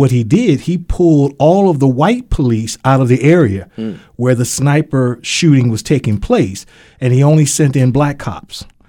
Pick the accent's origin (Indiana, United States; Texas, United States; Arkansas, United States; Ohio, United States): Ohio, United States; Cleveland; Because growing up in Cleveland, we also had a similar type of incident